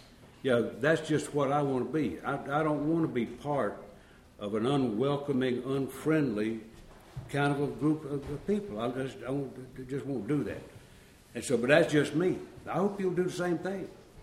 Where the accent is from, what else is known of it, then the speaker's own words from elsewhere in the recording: Southern Pines, North Carolina, United States; from Southern Pines, North Carolina.